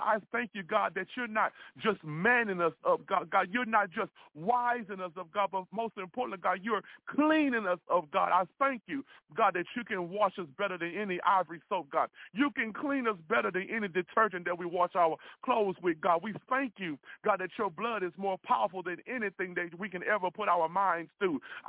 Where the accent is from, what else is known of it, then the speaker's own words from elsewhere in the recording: Louisiana, United States; my wife and I, we are from Louisiana.